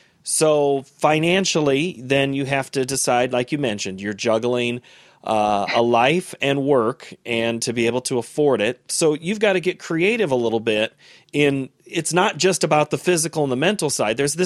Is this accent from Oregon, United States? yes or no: no; Jesup, Iowa, United States; Now, Jen and I grew up in Jessup, Iowa together.